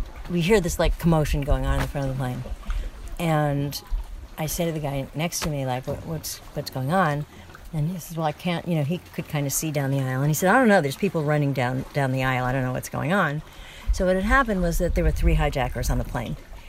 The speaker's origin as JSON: {"language": "English", "region": "New York", "country": "United States", "said": "I was from New York."}